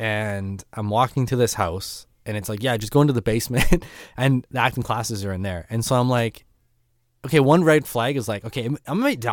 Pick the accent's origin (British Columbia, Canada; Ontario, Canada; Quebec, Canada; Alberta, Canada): Alberta, Canada; Calgary; also born or lived in Brandon / Edmonton; now in Winnipeg, Canada; No, I'm actually from Brandon. I was born in Brandon, raised in Calgary, and then for a little while I lived in Edmonton. And then since then, I've been kind of bouncing around quite a bit until I found Winnipeg.